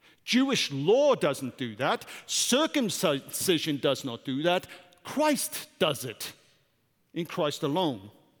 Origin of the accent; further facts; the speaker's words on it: Wales, United Kingdom; I thought about as a Brit, I actually grew up with two anthems being my anthem.